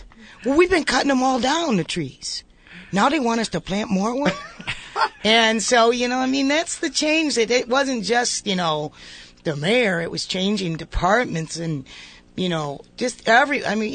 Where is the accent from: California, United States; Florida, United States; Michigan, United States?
Michigan, United States; Flint; Well, I'm from Flint. Worse.